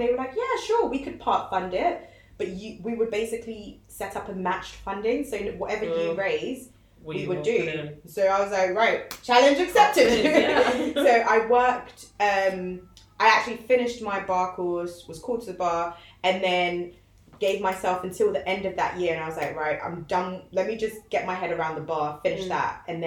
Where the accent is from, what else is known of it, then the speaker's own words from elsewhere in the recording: United Kingdom; some of it was because of my accent and the fact that I come from the UK.